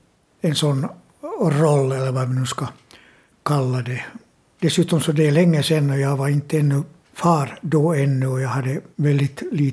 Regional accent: Sipoo, Uusimaa, Finland; Men i min hemkommun Sibbo

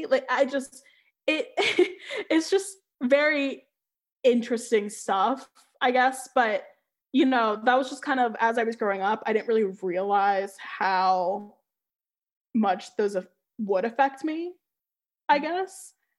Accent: Fairfax, Virginia, United States; So I guess growing up in Fairfax, you know, if I try to think back to it, I don't think I really knew that many biracial people.

